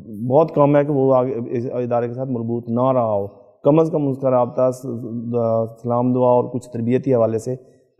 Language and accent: Urdu; Muzaffargarh, Punjab, Pakistan; اور میں مظفر گڑھ سے تعلق رکھتا ہوں